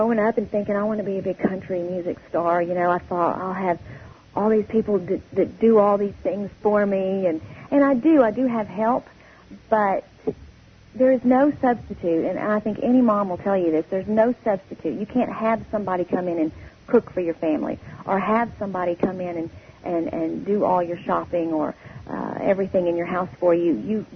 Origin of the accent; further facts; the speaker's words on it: Texas, United States; now in Nashville, United States; I'm originally from Texas. I've lived in Nashville for about 20 years